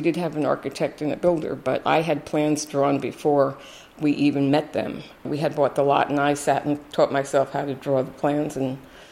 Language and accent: English; Westchester, New York, United States; moved away as an adult; also born or lived in Manhattan; now in California, United States; I grew up in Westchester, New York, and then I lived in Midtown Manhattan for 5 years before coming to California.